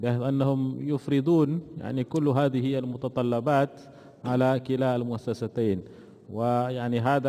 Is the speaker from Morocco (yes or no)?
no; Malaysia; وأحببت كذلك أن أشير إلى عندنا في ماليزيا